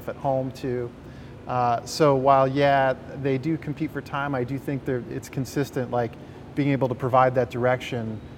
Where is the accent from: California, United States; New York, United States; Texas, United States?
California, United States; I come from the Bay Area, so I spent all my early years and then also my university and early work years in the Valley.